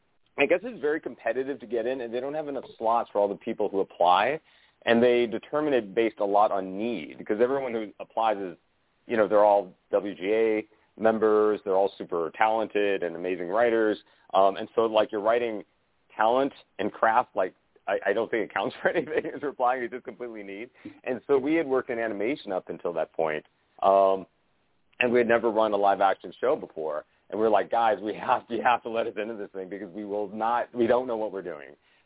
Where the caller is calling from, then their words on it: California, United States; Sunny Pittsburgh? I'm calling from sunny California.